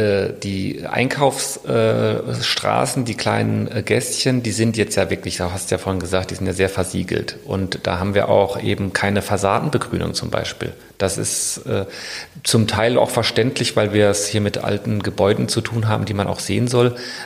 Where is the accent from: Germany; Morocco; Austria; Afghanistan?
Germany; Hanau, Hesse; also born or lived in Cologne; Nee, ich komme eigentlich aus dem Rhein-Main-Gebiet. Also ich bin geboren in Hanau bei Frankfurt, habe nur sehr lange Jahre in Köln gelebt